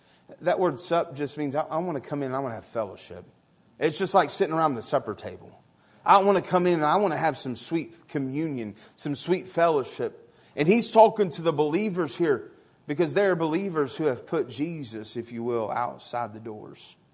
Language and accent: English; Arkansas, United States; I'm a Southerner. I'm from Arkansas.